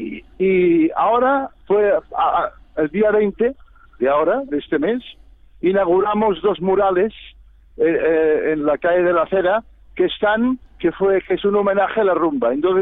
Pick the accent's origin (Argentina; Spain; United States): Spain; Barcelona, Catalonia; aquí en Barcelona... nosotros somos del barrio de San Antonio, de la calle de la Cera, que es donde ha estado a todos los gitanos de catalanes.